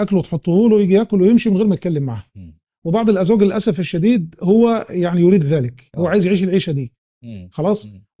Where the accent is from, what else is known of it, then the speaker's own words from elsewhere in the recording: Egypt; البلطجه عندنا في مصر يعني. في الشام يقول لك شبحنه